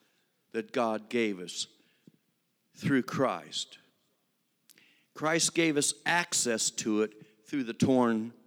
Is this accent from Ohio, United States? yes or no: yes; Ohio, United States; now in Concord, United States; I go to the fire church in Concord, North Carolina. I'm actually from Ohio, born and raised there.